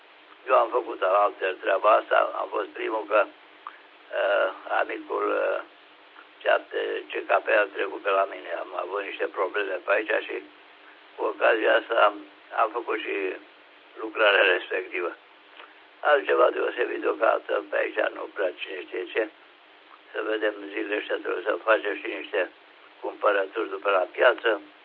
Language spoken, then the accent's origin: Romanian; Craiova, Dolj, Romania; cu bună giornata la dumneata, dimineața la noi aici în Craiova și nu numai